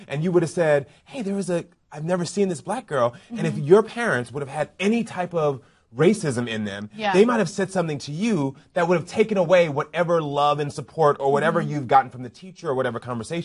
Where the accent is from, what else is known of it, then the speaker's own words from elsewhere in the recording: Texas, United States; I remember those experiences as a young black guy growing up in Texas in an all-white school